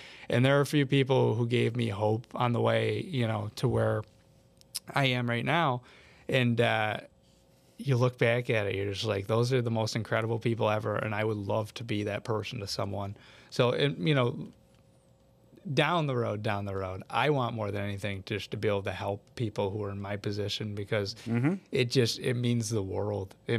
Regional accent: Brownville, New York, United States; also born or lived in Watertown; But actually Brownville, you know, okay. Right outside of Watertown, very, very small little village.

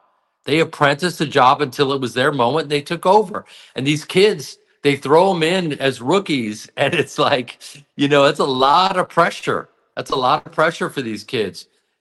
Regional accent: Chicago, Illinois, United States; I mean, listen, man, I was so lucky as a Chicago fan.

